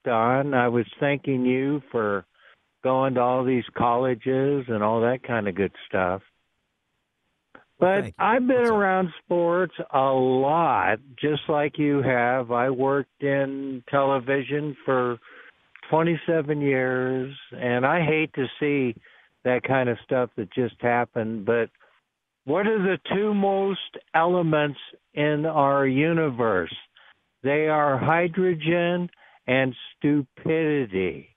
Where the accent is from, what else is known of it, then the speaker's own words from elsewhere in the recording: Vallejo, California, United States; born there; Since 1985, I was born in Vallejo in the Bay Area.